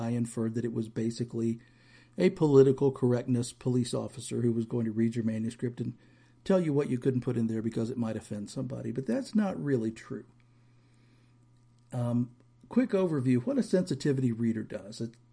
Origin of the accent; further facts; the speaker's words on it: Bible Belt, United States; Growing up in the Bible Belt, I knew a lot of people